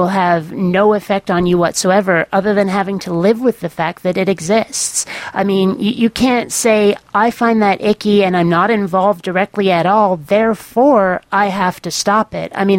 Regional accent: Vermont, United States; I grew up in Vermont, and Vermont has gay marriage now

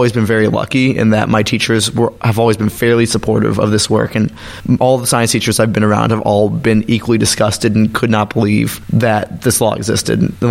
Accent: Baton Rouge, Louisiana, United States; for me, I grew up in Baton Rouge, mm-hmm. and I went to a magnet school that was fairly accepting

